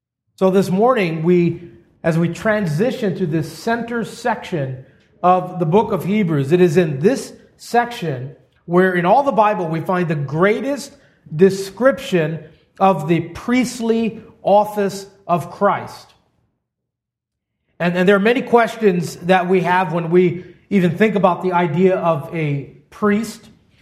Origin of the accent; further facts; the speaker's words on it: Hawaii, United States; Growing up in Hawaii, I remember hearing stories of the ancient chiefs